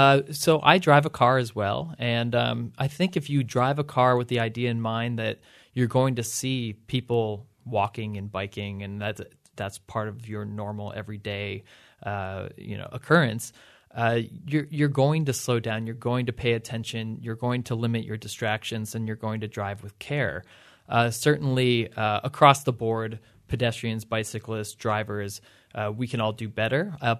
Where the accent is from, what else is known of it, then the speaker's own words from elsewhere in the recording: Chippewa, United States; So I'm from Chippewa, which is, this is actually a good segue from your last segment. It's an exurb with no sidewalks, no shoulders whatsoever, no bike lanes.